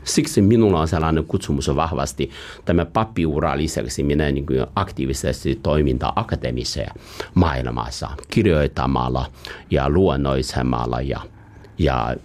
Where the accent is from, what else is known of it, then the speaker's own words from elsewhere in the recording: China; Finnish is a second language; Minä olen kiinalainen, minä olen ylpeä kiinalaisuudesta.